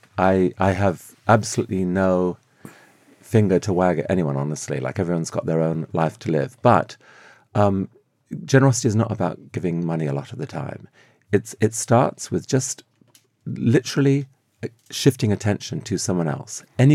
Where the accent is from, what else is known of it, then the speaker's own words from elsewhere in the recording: Afghanistan; I grew up in Afghanistan